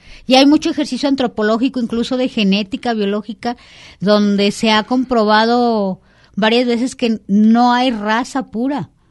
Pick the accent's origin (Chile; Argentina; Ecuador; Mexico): Mexico; es que soy mexicana.